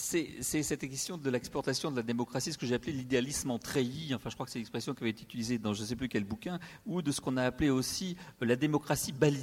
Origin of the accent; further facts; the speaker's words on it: France; ça m'amène aussi à une espèce d'autocritique en tant que Français.